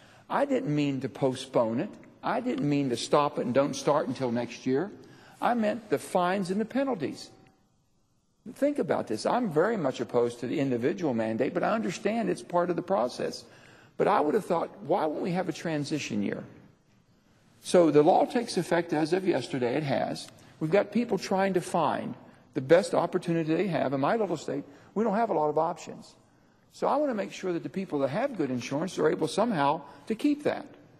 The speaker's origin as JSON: {"language": "English", "region": "West Virginia", "country": "United States", "said": "But I'm an American, I'm a West Virginian, and then I'm a Democrat from West Virginia."}